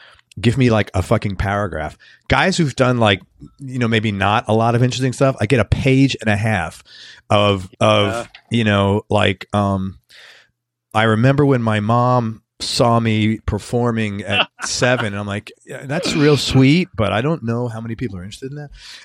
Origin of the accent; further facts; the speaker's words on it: Bronx, New York, United States; I'm from the Bronx. Top three words somebody from the Bronx never fucking said in their life about their environment.